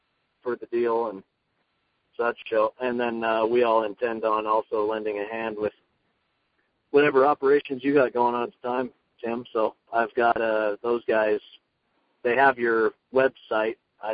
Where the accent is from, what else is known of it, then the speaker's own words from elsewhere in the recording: Montana, United States; So, and I'm from Montana, so it's a lot easier for us guys to do that stuff.